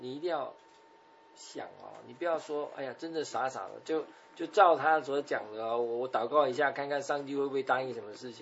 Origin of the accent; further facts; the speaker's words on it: China; 我们中国人有一个不太好的个性，就是说我们见不得人好